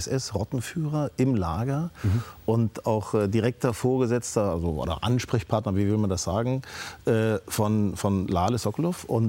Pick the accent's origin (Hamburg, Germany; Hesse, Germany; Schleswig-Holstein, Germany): Schleswig-Holstein, Germany; Lübeck; Als Lübecker ist es schwierig.